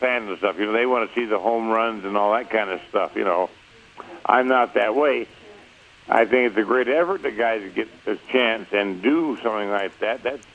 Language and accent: English; Indiana, United States; born there; And then he had a place over near where I was born in Indiana, his farm over there.